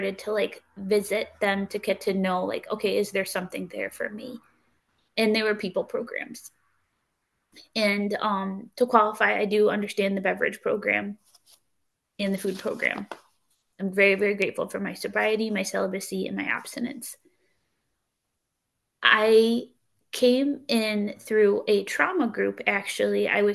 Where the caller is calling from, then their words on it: Connecticut, United States; I'm qualifying today from Connecticut.